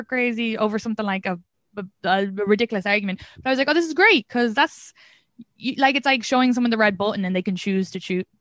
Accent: Ireland; Like I'd be very independent. I came from Ireland. I can do everything by myself.

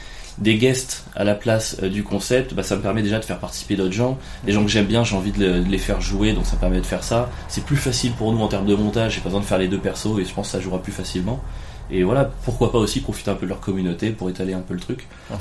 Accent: Cagnes-sur-Mer, Provence-Alpes-Côte d'Azur, France; born there; Je suis né à Cagnes-sur-Mer. Voilà, Cagnes-sur-Mer, c'est à côté de Cannes.

